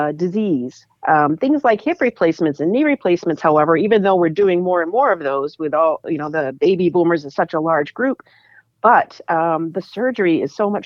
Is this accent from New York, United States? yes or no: no; Auburn, Maine, United States; Actually, no, I grew up in Maine.